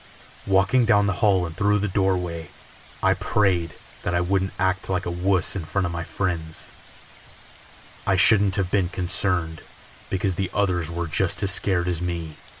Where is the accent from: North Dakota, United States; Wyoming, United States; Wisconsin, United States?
North Dakota, United States; I was born and raised in North Dakota. Back when I was in high school, a group of us would research murders that occurred out in the county.